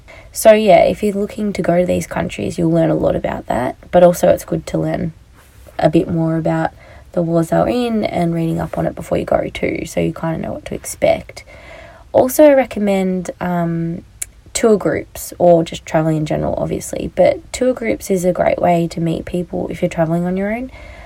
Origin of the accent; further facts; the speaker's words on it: Australia; I'm just an Australian girl with the world at her feet, working in public relations and communications